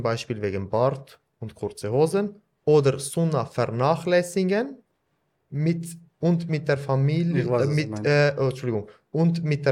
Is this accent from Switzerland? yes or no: yes; Switzerland; Ich bin Schweizer.